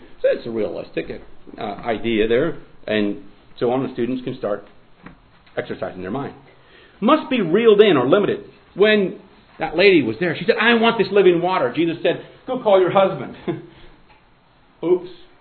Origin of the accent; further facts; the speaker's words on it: Midwest, United States; You see, actually, I come from the Midwest.